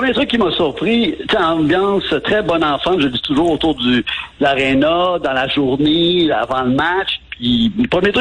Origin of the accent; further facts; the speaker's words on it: Montreal, Quebec, Canada; j'ai dit, je venais de Montréal, puis qu'il y avait des très beaux souvenirs.